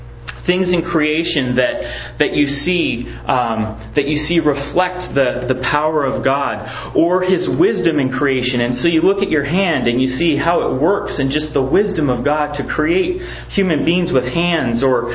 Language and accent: English; Washington, United States; near where I grew up in Mount Rainier